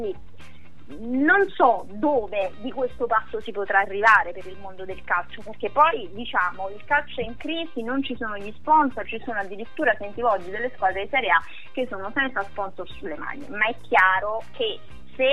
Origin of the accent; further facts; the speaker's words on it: Salerno, Campania, Italy; io sono di Salerno, tifo per la Salernitana